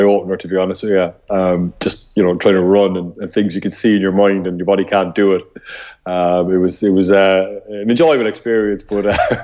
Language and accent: English; Ireland; But just when you referred to me as an Irish international there, I thought, Jesus, if I was playing against Portugal tomorrow.